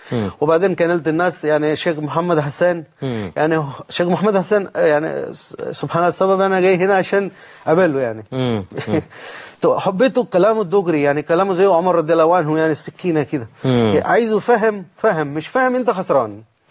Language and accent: Arabic; India; Arabic is a second language; now in Egypt; أنا أعيش هنا عشان كده أنا لازم أنا أشكرهم. لا يعني أنا فعلا شفته يعني أنا من هند لكن أنا لا بحب هند أكتر من مصر.